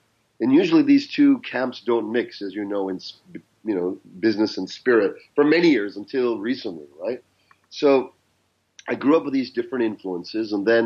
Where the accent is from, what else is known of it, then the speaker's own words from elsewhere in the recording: Canada; accent: Canadian; I'm of Indian descent, although my accent is Canadian because I'm raised in Canada, but I have deep Indian roots